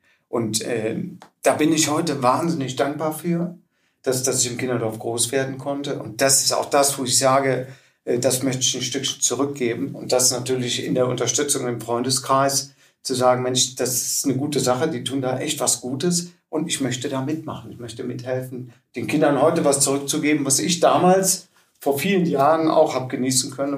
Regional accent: Mönchengladbach, North Rhine-Westphalia, Germany; born there; Wir kommen gebürtig aus Mönchengladbach.

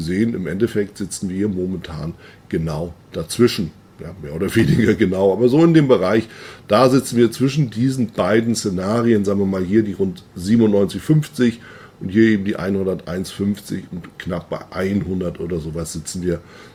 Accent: Germany; Als Deutscher gibt es eine ganz andere Ausdrucksform. Wenn ich darauf schaue, was in Deutschland so, was wir da in den Zahlen sehen.

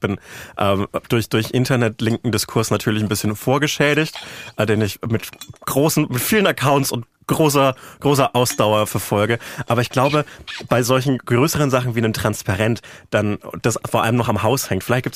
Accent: Bavaria, Germany; ich bin ja aus dem CSU-Bundesland.

